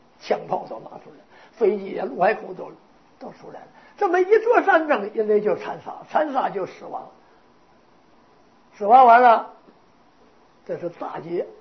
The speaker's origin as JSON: {"language": "Chinese", "country": "China", "said": "所以我们中国人呢有时候管它叫智慧海"}